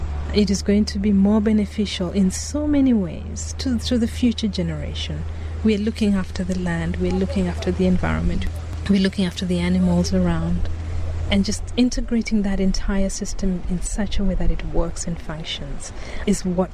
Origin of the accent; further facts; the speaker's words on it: Rift Valley, Kenya; I come from the Rift Valley. And I've gotten a lot from the women there, from the older people there.